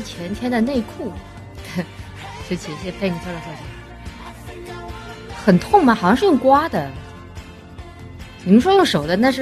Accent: Chongqing, China; 我生活在南方地区，我是重庆人，我们那边不怎么吃玉米。

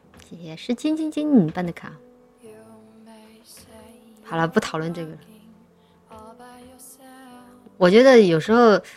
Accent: China; 我们中国人做经商还是有套路的

